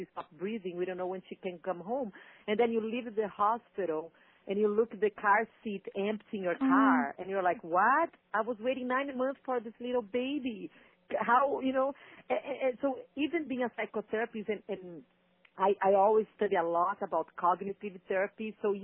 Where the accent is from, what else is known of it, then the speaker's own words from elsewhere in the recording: Brazil; now in Fargo, United States; I moved from Brazil to Fargo, North Dakota. So, yeah, the weather was a huge change. I came from 85 degrees to 30 below zero.